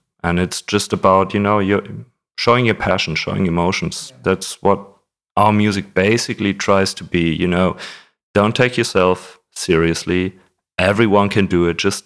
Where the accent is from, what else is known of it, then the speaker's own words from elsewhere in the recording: Augsburg, Bavaria, Germany; now in Berlin, Germany; Oh, no. I'm from Augsburg, Bavaria.